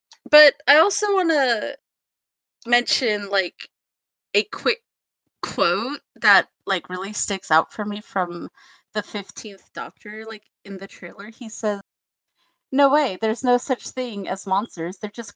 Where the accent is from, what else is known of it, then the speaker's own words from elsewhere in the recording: Sweden; from Sweden.